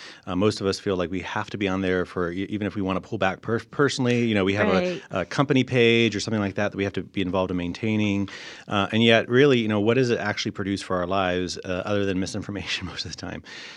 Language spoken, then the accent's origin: English; Florida, United States; Sure, yeah, I'm from Florida. That's why Precious mentions that.